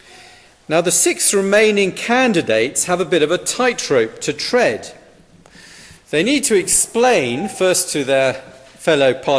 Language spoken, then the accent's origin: English; United Kingdom; in my home country, the United Kingdom, we are electing a new Prime Minister.